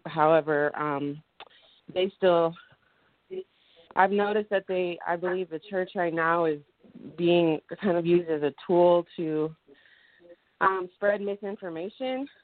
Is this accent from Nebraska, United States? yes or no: yes; Nebraska, United States; I'm in Nebraska. I grew up in the Christian church here.